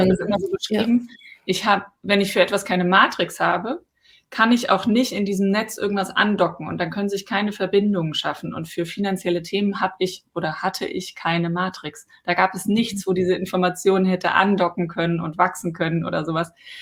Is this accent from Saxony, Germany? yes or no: no; Cologne, North Rhine-Westphalia, Germany; ich komme aus Köln oder wohne gerade in Köln und schon lange.